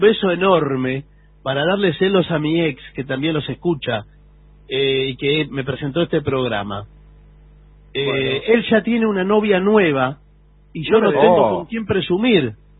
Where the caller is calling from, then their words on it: Córdoba, Argentina; de Córdoba Capital, los escucho todas las noches.